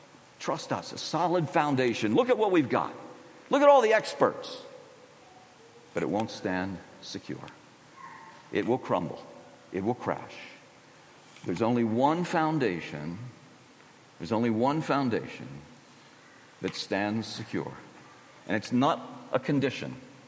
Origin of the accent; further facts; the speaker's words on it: Philadelphia, Pennsylvania, United States; Not, I don't come from the nightclub, but I'm from the Philadelphia area.